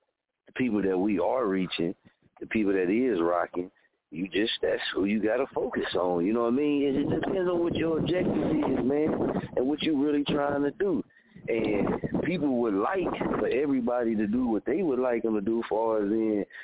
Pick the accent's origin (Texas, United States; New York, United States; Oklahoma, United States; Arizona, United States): Oklahoma, United States; Muskogee; now, this is the Muskogee in me, born and raised in Muskogee, right? Muskogee has never taught me to be no punk.